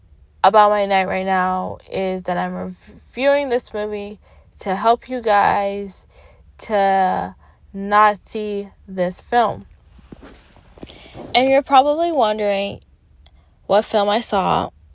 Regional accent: Canada; accent: Canadian; I literally, with my Canadian accent, was saying, sorry guys, I am so sorry about this.

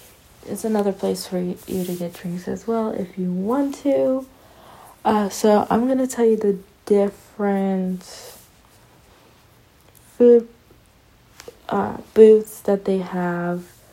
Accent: Canada; very picky and particular with my poutine as a Canadian

